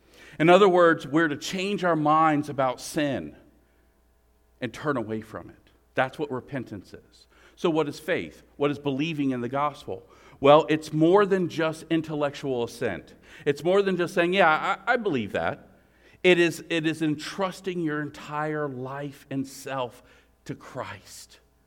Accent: Maryland, United States; I'm from Maryland. I'm from the D.C. area. Please don't judge me. It's just where I was born.

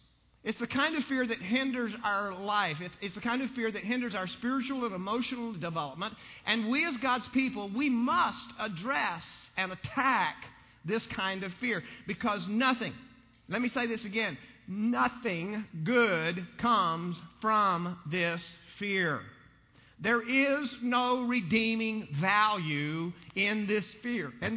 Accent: Texas, United States; I grew up in West Texas, and as a kid, we made sport of hunting rattlesnakes.

